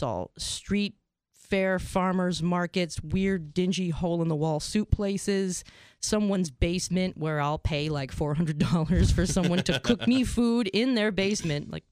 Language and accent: English; Canada; Where I grew up in Canada, and they had this thing called Tiger ice cream.